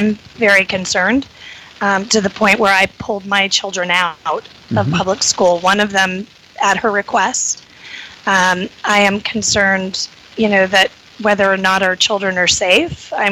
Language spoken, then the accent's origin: English; Mandarin, Florida, United States; I grew up in Mandarin. My parents raised me pretty conservatively. I went to UNF. I went to our local schools here.